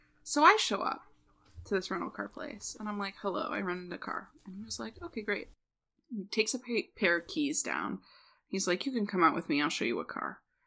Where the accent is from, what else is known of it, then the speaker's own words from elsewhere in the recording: New England, United States; Because I actually fucking hate Dunkin' Donuts, but that's because I grew up in New England.